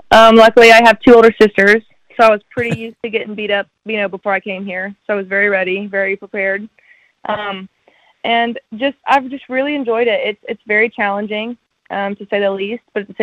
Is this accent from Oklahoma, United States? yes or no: yes; Oklahoma, United States; also born or lived in Nashville; I grew up in Oklahoma. I always say it was a pretty cool place to be from. I was very lucky to get to go to Nashville for college